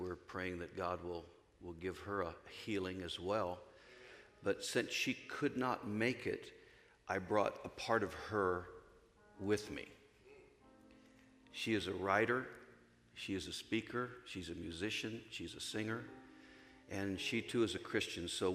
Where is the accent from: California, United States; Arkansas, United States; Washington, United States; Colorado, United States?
California, United States; now in Racine, United States; I love it here in Racine, Wisconsin. Is this part of the United States? I come from the Republic of California.